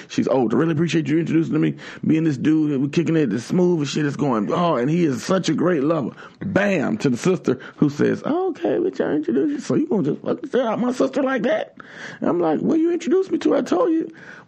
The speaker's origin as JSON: {"language": "English", "town": "Tallahassee", "region": "Florida", "country": "United States", "said": "Hey, man, I'm from Tallahassee, Florida. It's a different kind of strength, man. Close to Georgia, we eat the red clay up there."}